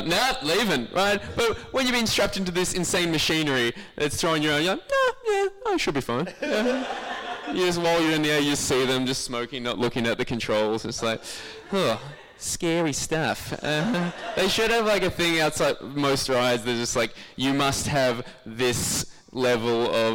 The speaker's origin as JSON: {"language": "English", "town": "Geelong", "region": "Victoria", "country": "Australia", "tie": "born or raised there", "said": "I'm from Geelong. Shout out to Geelong. Anyway, I was in Geelong, which is where I grew up and where my parents still live."}